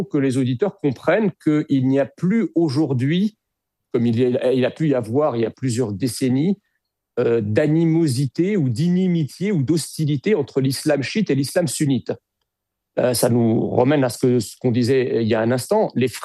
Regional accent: France; nous avons des sujets avec l'Iran en tant que Français

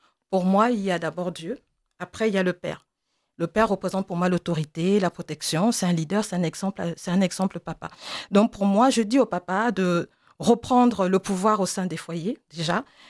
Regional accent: France; born there; Je suis née en France en tant que Française. Ma priorité reste évidemment la France.

